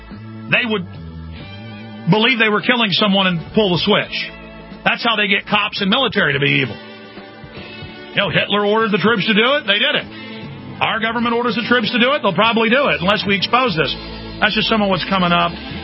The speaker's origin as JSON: {"language": "English", "region": "Texas", "country": "United States", "said": "But I guess as a citizen, as a Texan, I'm not allowed to do that."}